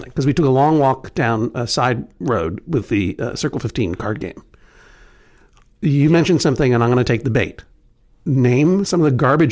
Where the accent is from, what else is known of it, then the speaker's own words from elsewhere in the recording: New England, United States; Well, I'm from New England, a region of the United States.